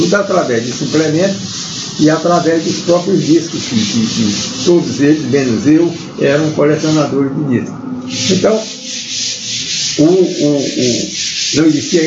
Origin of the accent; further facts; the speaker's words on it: Ceará, Brazil; um conterrâneo meu, eu sou cearense, sabendo do meu interesse nesse tipo de pesquisa